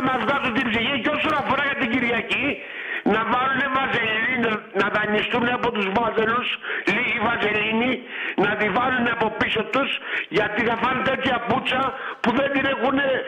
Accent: Kefalonia, Ionian Islands, Greece; είμαι από Κεφαλονιά

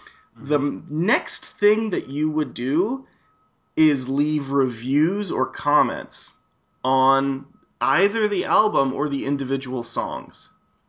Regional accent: Alberta, Canada; I know I said that terribly wrong, but I'm from Alberta, so.

